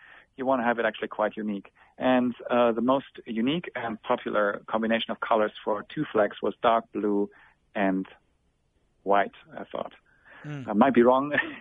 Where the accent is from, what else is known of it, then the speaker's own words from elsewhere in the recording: Germany; as I'm originally from Germany, and I always thought that the German flag was particularly weird